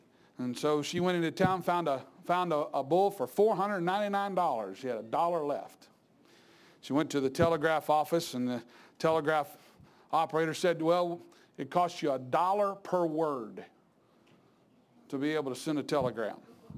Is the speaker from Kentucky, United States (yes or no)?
no; Pensacola, Florida, United States; I grew up in Pensacola, Florida, in Byron Bible Baptist Church.